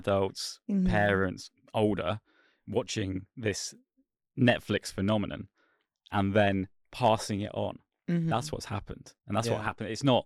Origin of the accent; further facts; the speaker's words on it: South East England, United Kingdom; locally, where I grew up in Buckinghamshire, and eventually nationally